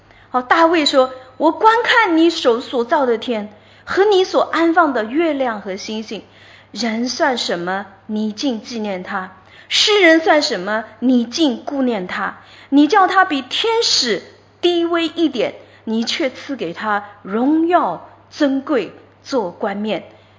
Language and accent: Chinese; China